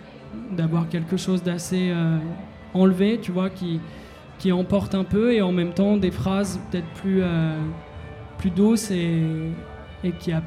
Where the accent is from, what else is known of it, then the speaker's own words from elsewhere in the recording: France; je chante en français, je suis français, et ça me parle